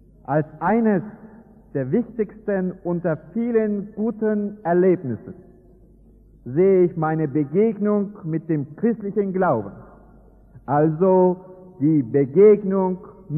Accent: Turkey; German is a second language; moved away as an adult; now in Germany; Ich komme aus der Türkei und bin von Beruf Diplom-Sozialarbeiter und Sozialpädagoge. Seit 11 Jahren lebe ich in der BRD

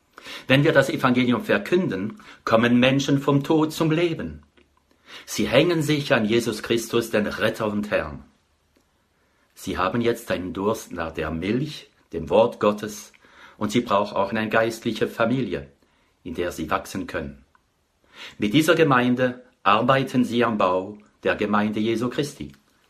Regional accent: France; German is a second language; bin Franzose, wohne in der Gegend von Straßburg.

